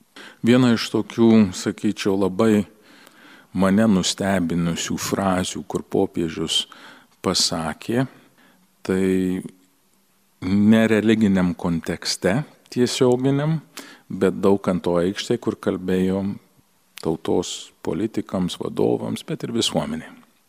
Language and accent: Lithuanian; California, United States; kai augau Kalifornijoje